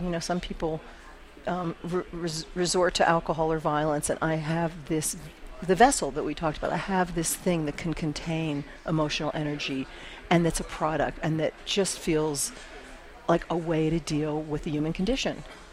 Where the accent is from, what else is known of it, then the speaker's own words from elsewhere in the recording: Pittsburgh, Pennsylvania, United States; My dear Pittsburgher, I'm from Pittsburgh